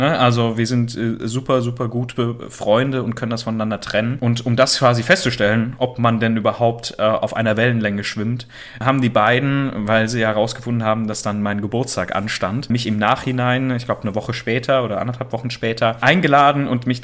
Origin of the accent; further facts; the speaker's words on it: Italy; komme letztendlich ganz klassisch als Italiener natürlich auch aus so einer kleinen Kleinunternehmerfamilie